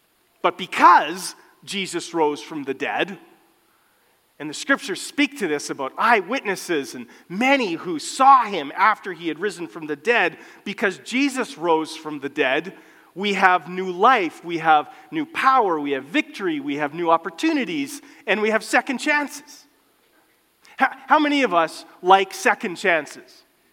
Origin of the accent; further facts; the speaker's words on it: Winnipeg, Manitoba, Canada; Last night, I saw just a little snippet of my hometown, the Winnipeg Jets.